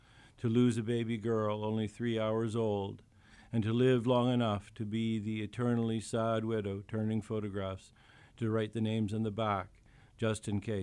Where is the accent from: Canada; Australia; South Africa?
Canada; I'm a Canadian, so it was cold where I was.